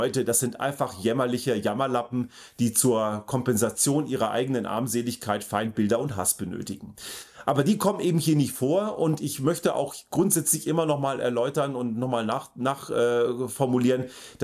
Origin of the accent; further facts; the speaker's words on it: Austria